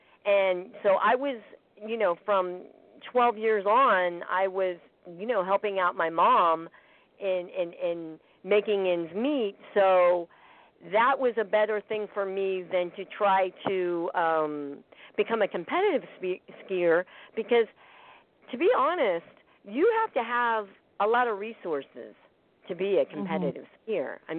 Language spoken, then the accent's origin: English; Missouri, United States; I grew up in Missouri, so we got lots of those kind of sayings.